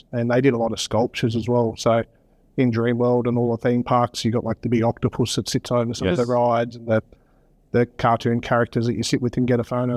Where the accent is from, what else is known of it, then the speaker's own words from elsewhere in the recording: Wagga Wagga, New South Wales, Australia; also born or lived in Gold Coast; I grew up in Wagga Wagga, New South Wales, and a lot of the surrounding towns.